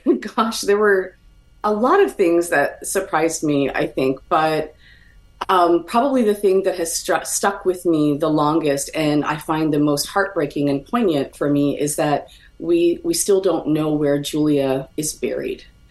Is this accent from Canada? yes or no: yes; Toronto, Ontario, Canada; moved away as an adult; also born or lived in Montreal / Edmonton; now in United States; Born in Montreal, raised also in Toronto, and then out in Edmonton, Alberta, where my family still is today. But I moved to the U.S. back in the 90s to go to graduate school at Rutgers University.